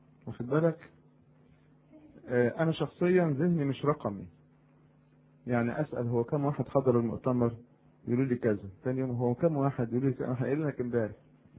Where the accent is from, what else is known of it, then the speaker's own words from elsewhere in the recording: Egypt; طبعا لو عندنا في مصر كان عمل ايه؟